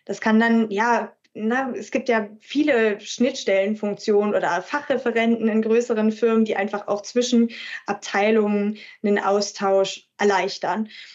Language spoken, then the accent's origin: German; Kiel, Schleswig-Holstein, Germany; Ich komme aus Kiel. So, wir sagen zu einem Wischmopp Feudel.